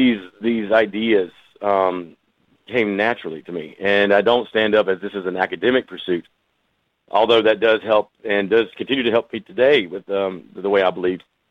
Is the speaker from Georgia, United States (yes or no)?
yes; Athens, Georgia, United States; I grew up in Athens, most of that spent about 20 minutes south of there in Oglethorpe County.